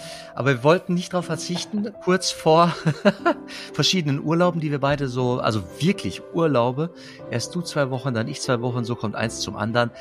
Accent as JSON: {"language": "German", "town": "Rade", "country": "Germany", "tie": "born or raised there", "said": "Und jetzt hatte ich vor kurzem in Rade in meinem Dorf eine größere Hochzeit."}